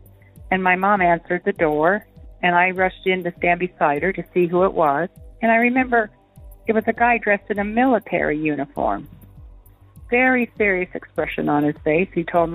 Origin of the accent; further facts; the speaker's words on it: New Haven, Indiana, United States; I was born in Fort Wayne, Indiana, and we lived in a small town near there, New Haven, Indiana. It was kind of a rural area just outside of Fort Wayne.